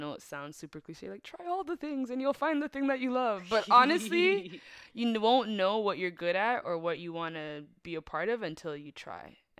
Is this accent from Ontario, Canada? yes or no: yes; Mississauga, Ontario, Canada; I am from Mississauga, so while I work in Toronto, I am a Peel region chick